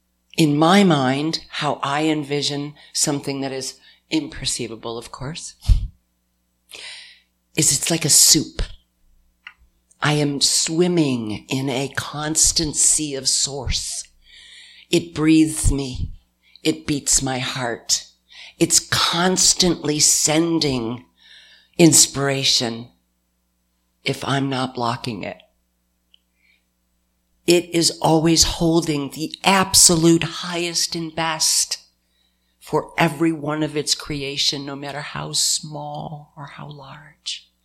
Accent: New York, United States; I was born and raised up near Canada in northwestern New York. You know, being a northerner, I don't know, there's something about it.

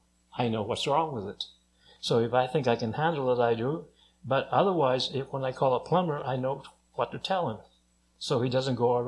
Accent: California, United States; I grew up in California, and right near us was Stinson Beach, just north of San Francisco. And that was my playground.

